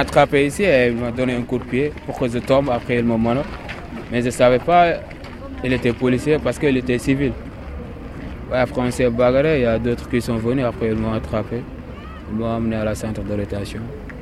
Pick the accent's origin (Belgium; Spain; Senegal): Senegal; now in France; Moi, je suis du Sénégal. Quand je suis venu en France, j'ai resté 2 mois sans travail, sans rien faire.